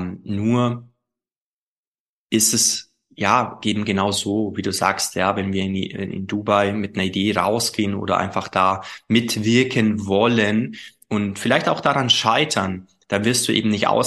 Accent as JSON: {"language": "German", "region": "Bavaria", "country": "Germany", "said": "Ich komme nochmals, ich komme aus dem Allgäu."}